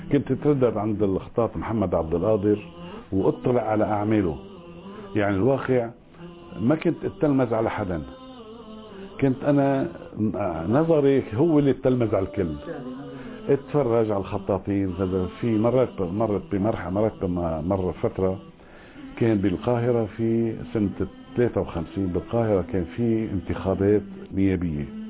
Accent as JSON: {"language": "Arabic", "town": "Beirut", "region": "Beirut Governorate", "country": "Lebanon", "tie": "born or raised there", "said": "ولدت في بيروت في منطقة اسمها طريق جديدة"}